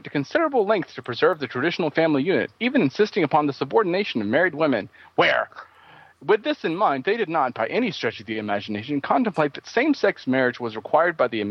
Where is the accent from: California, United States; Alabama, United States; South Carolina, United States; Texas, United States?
South Carolina, United States; My home state. The state of South Carolina